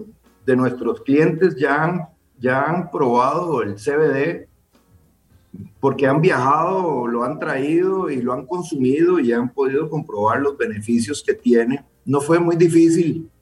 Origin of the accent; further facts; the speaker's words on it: Costa Rica; teníamos como costarricenses la oportunidad de traer esta marca a Costa Rica.